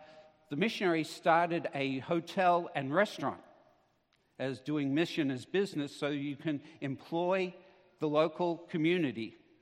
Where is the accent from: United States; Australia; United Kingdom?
Australia; accent: Australian; moved away as an adult; if you're wondering where the accent's from, I'm an Australian by birth. So, Brian and I can sometimes slip into some Aussie speak if we need to for that.